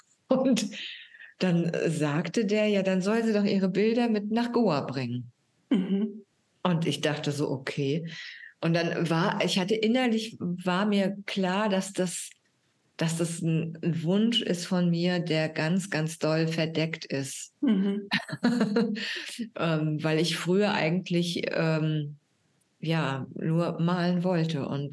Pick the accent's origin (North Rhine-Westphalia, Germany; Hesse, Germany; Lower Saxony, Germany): Hesse, Germany; Frankfurt; born there; Also auch örtlich in Frankfurt am Main, wo ich geboren bin.